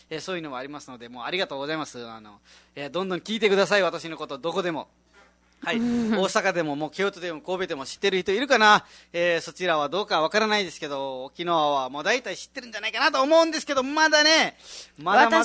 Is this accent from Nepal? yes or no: yes; Dang, Lumbini Province, Nepal; Japanese is a second language; はい、ネパールのダング出身です。